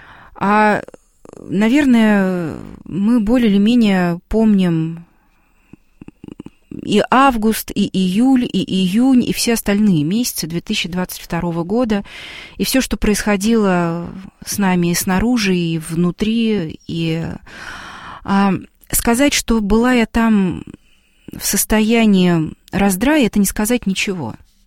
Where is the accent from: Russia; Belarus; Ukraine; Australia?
Russia; Но я вот из России.